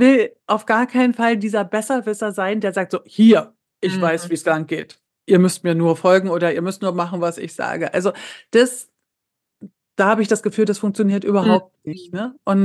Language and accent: German; East Germany, Germany; also erstmal bin ich in der DDR aufgewachsen